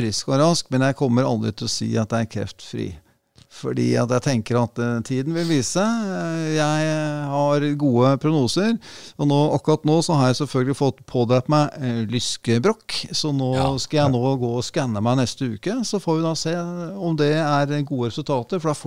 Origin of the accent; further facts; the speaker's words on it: Sofiemyr, Akershus, Norway; Ja, jeg er født og oppvokst på Sofimer, rett ved Sofimeralen